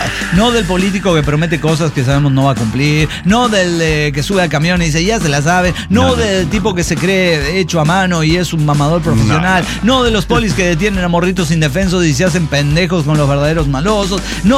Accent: Mexico City, Mexico; now in Celaya, Mexico; soy de Ciudad de México y me he mudado por trabajo.

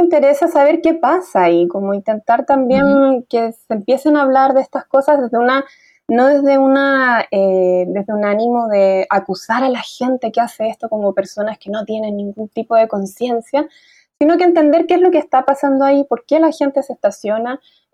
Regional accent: Santiago, Santiago Metropolitan Region, Chile; moved away as an adult; also born or lived in Barcelona / London; A ver, yo soy de Santiago, crecí en Santiago hasta los 24, 25.

